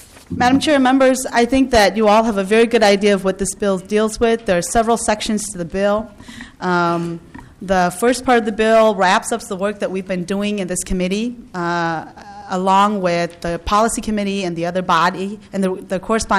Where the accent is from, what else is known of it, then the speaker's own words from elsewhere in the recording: Saint Paul, Minnesota, United States; I'm a Minnesotan, and I'm a proud St. Paulite.